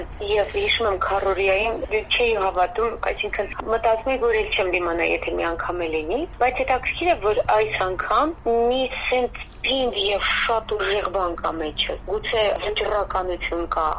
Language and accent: Armenian; Karabakh, Azerbaijan; ես ինքս արցախցի եմ, բոլորին բարեկամները ուղղում եմ, բոլորն այնտեղ են